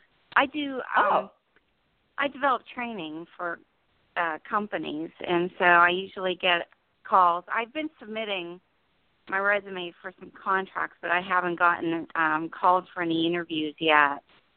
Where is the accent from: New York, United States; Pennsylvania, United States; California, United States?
Pennsylvania, United States; Pittsburgh; Well, I'm from Pittsburgh, and we have all kinds of ethnic foods up there